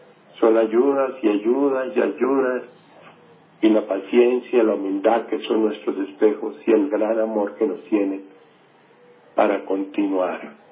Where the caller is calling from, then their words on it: Bogotá, Colombia; de Bogotá, Colombia.